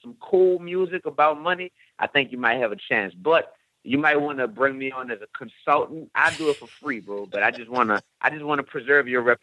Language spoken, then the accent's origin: English; New Orleans, Louisiana, United States; So it's from my hometown, man, New Orleans, Louisiana.